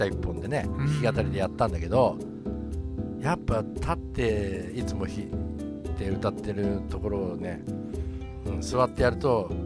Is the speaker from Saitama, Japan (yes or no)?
yes; Saitama, Japan; まあ、地元埼玉ということでね